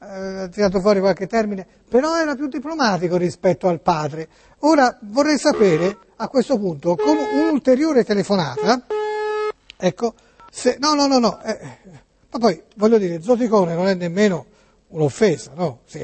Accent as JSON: {"language": "Italian", "region": "Tuscany", "country": "Italy", "accent": "Tuscan", "said": "Io ho l'accento toscano e noi toscani e voi campani"}